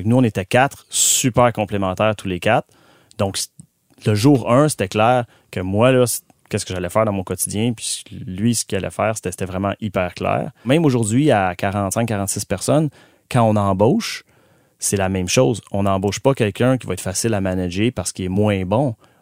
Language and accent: French; Montreal, Quebec, Canada; also born or lived in Texas, United States; Je suis de Montréal.